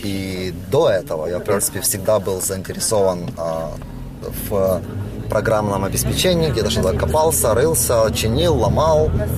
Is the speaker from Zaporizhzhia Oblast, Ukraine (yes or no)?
no; Mykolaiv Oblast, Ukraine; Она также откуда я родом, с Николаевской области.